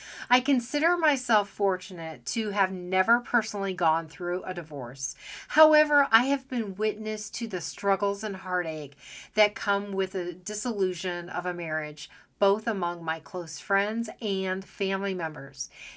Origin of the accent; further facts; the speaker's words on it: Phoenix, Arizona, United States; also born or lived in Washington; After growing up in Phoenix, Arizona, my husband and I called Washington State home for 8 incredible years.